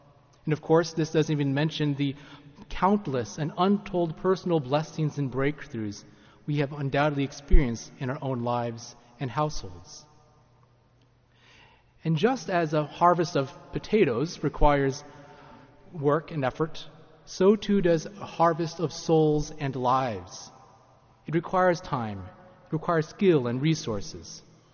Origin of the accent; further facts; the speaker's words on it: Washington, United States; I grew up in the Tri-Cities, and my parents still live in a home a couple miles north of Pasco, nestled in farmland, essentially.